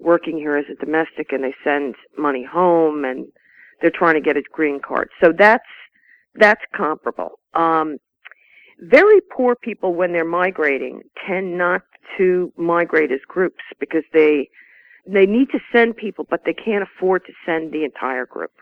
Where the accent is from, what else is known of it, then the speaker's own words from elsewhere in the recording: New York, United States; I just made a completely practical decision, which is that I'm from New York. I have lots of friends and couches that I could use in New York to get the research done